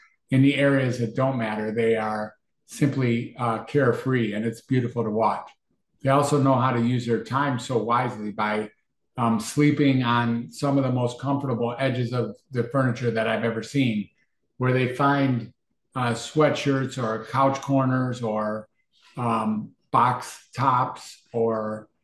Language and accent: English; United States; as an American white human being coming from the suburbs of a major city